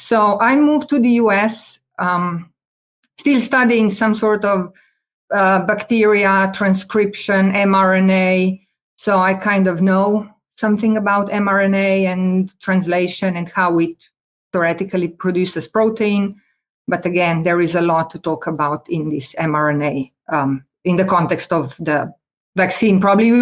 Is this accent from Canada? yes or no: no; Slovenia; also born or lived in Italy; I'm originally from Slovenia, but I finished biology in Italy and molecular biology grad school.